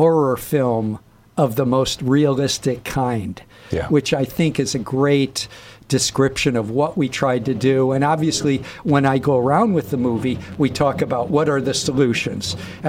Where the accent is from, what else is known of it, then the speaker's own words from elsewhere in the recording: Michigan, United States; and when you and I were growing up in Michigan, one out of three wage and salary workers was in the union.